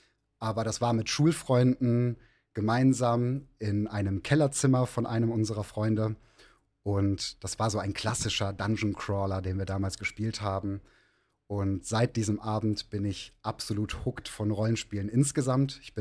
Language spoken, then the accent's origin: German; Rhineland, Germany; ich bin 40 Jahre alt, ich komme aus dem Rheinland